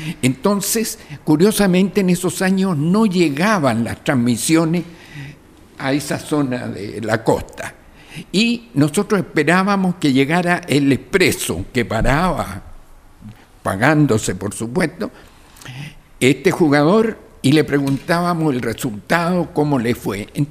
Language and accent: Spanish; Valparaíso, Chile; born there; lo puedo decir con propiedad porque soy nacido en Valparaíso